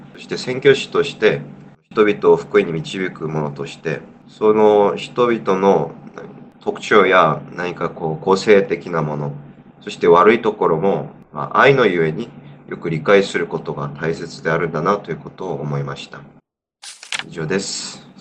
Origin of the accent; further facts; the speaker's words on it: South Korea; Japanese is a second language; 自分は韓国人で、